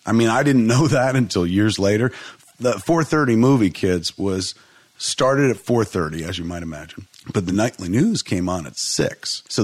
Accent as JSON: {"language": "English", "region": "East Coast", "country": "United States", "tie": "born or raised there", "said": "Like, because we grew up on the East Coast."}